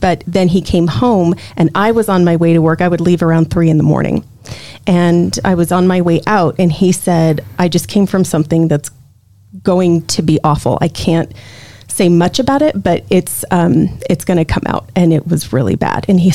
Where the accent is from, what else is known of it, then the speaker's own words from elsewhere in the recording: Los Alamos, New Mexico, United States; but it was in Los Alamos. And that was my hometown, and it was burning up.